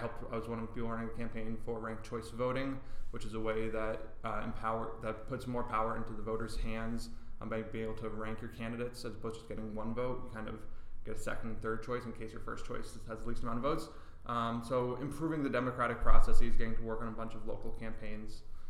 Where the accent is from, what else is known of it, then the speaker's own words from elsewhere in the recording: Boston, Massachusetts, United States; born there; So I was born in Boston.